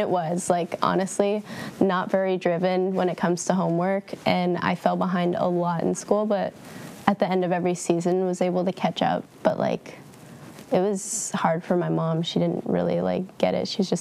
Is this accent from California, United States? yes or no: yes; San Clemente, California, United States; I'm from San Clemente.